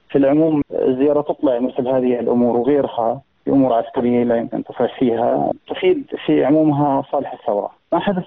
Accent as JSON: {"language": "Arabic", "country": "Syria", "said": "طبعا نحن سوريين نتمنى أنه ننتهي من النظام"}